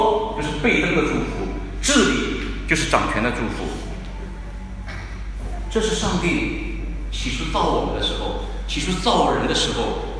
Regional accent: China; 我们中国人就知道说爸爸有钱不代表着你的儿子还有钱

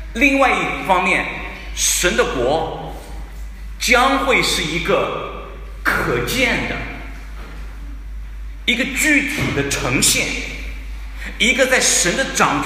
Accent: China; 今天我们这些生活在海外的中国公民。我之所以称为中国人，不是因为我生活在中国，而是我有一个中国的护照，我是一个中国人

